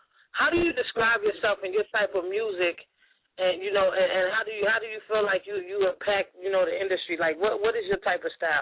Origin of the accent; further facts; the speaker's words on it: Nigeria; I'm Nigerian, so I seen a little African names in there.